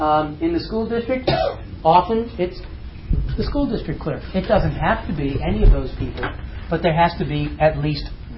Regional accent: East Meadow, New York, United States; I grew up in East Meadow. I tell people Long Island is a good place to be from.

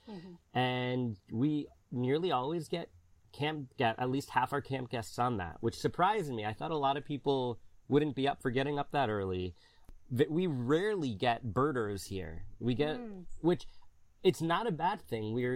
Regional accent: New York, United States; And I grew up in the Hudson Valley

